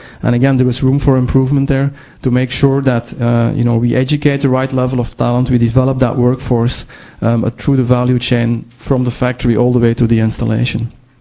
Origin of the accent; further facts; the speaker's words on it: Belgium; I will give a very small example from my home country. I mean, Belgium is very small, 10 million people.